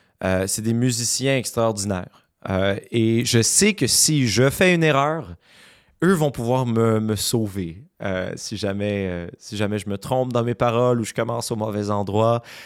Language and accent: French; New Brunswick, Canada; qui avait lieu le 16 septembre dernier à Madran, dans mon coin de pays, dans le nord-est du Nouveau-Brunswick.